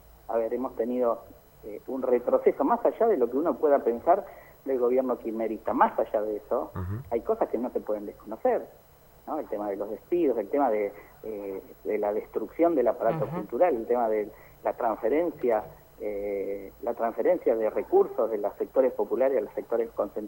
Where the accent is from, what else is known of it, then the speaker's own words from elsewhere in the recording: Mar del Plata, Buenos Aires Province, Argentina; yo soy de Mar del Plata y yo me ordené cura por Mar del Plata